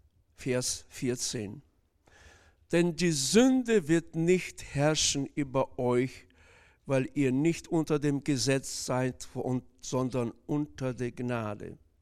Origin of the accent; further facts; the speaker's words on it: Kazakhstan; now in Germany; Als ich noch jung war, bei uns in Kasachstan, habe ich in einem Betrieb gearbeitet, der war an eine, quasi auf der anderen Seite der Stadt, als da, wo ich gelebt habe.